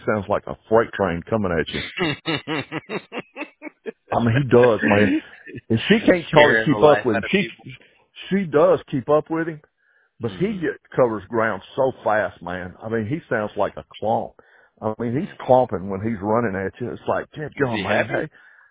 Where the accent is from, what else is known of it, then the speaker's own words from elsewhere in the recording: Memphis, Tennessee, United States; Memphis, I grew up in Memphis, and Memphis has always been the low-lying area of Tennessee, and the rest of the state's, like, beautiful.